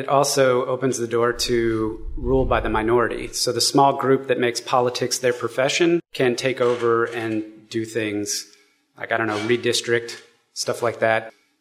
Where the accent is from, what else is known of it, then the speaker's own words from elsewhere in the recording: United States; being very American myself, having grown up here, kind of inculcated in all the American virtues